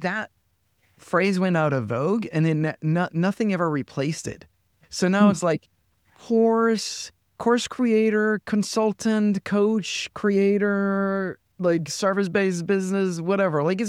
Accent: Denmark; English is a second language; moved away as an adult; now in Malibu, United States; Yep. Yeah. Born and raised in Denmark and now made my way to Malibu, California.

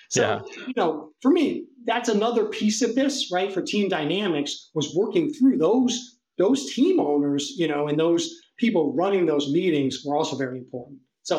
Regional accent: United States; You know, I'm the American guy, right?

